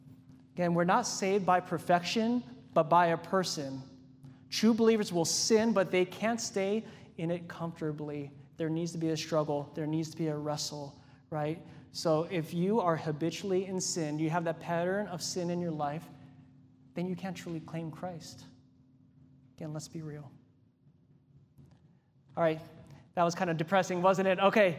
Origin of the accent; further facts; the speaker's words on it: Hawaii, United States; growing up in Hawaii, you know, we go to the beach, and we'd just be playing and having a good time in the ocean.